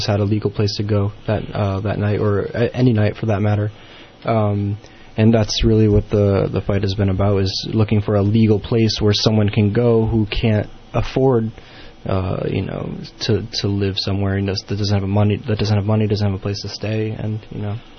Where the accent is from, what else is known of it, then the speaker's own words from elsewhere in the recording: Connecticut, United States; now in Santa Cruz, United States; I'm from Connecticut.